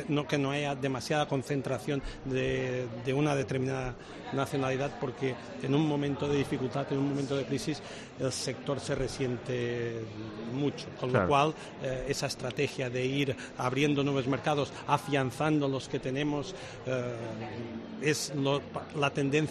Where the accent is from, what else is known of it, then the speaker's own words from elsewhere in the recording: Ibiza, Balearic Islands, Spain; yo siempre digo que el verdadero lujo es vivir en Ibiza. Y como he dicho antes, no somos egoístas los ibicencos